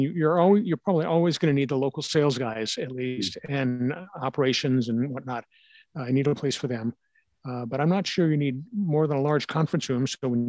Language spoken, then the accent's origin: English; New Orleans, Louisiana, United States; I grew up in New Orleans. So skiing is not one of my skills